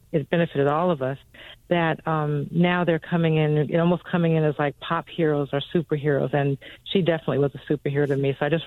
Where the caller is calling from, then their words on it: Oakland, California, United States; I'm calling from Oakland, California.